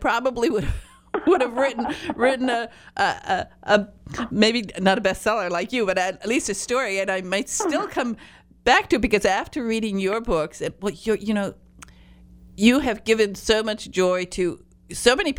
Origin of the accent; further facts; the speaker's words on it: Michigan, United States; I'm from Michigan, northern Michigan